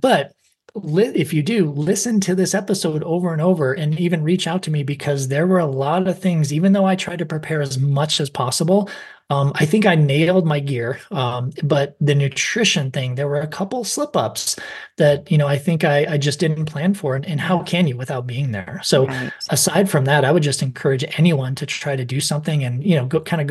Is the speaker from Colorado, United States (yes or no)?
yes; Colorado, United States; we're from Colorado, so we have this beautiful landscape and playground.